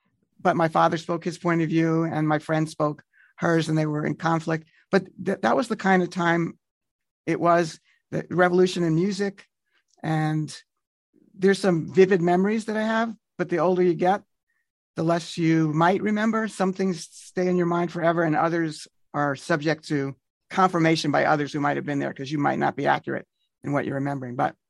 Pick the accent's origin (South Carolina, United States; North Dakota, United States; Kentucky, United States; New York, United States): New York, United States; Kew Gardens; So I'm a proud native New Yorker, as we like to say. And I grew up in Kew Gardens for my first 18 years.